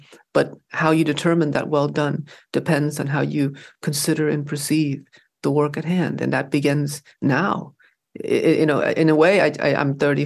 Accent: Hartford, Connecticut, United States; I grew up in Hartford, going to the Baptist church, and we saw, every week we heard about Noah's Ark.

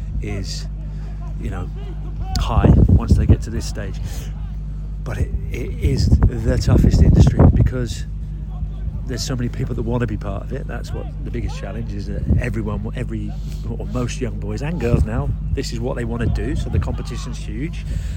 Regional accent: England, United Kingdom; We're so English, we beat ourselves up, don't we?

